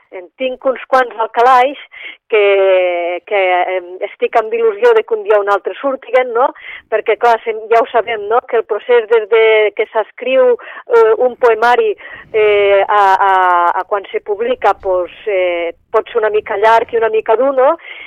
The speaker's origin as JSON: {"language": "Catalan", "town": "Tortosa", "region": "Catalonia", "country": "Spain", "tie": "born or raised there", "also_born_or_lived": "Girona", "lives_now": "Tarragona, Spain", "said": "jo vaig néixer a Girona, perquè fa tota la família materna és d'allí de Girona, no? El que passa és que en mesets ja em van portar cap a Tortosa, és a dir, que pràcticament sóc filla de Tortosa."}